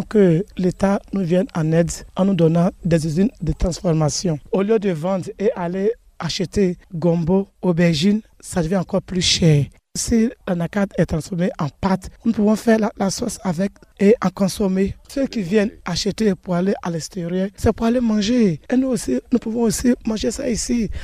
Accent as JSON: {"language": "French", "town": "Nassian", "region": "Zanzan", "country": "Côte d’Ivoire", "said": "Je suis de Nassian."}